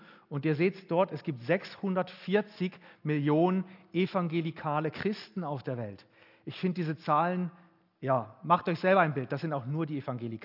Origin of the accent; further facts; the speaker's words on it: Frauenfeld, Thurgau, Switzerland; Wir kommen aus Frauenfeld. … in der Mitte.